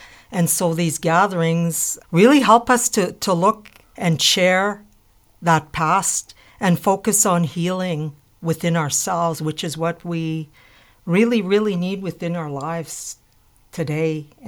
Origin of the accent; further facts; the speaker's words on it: Manitoba, Canada; I grew up in Lake Manitoba Treaty 2 First Nation.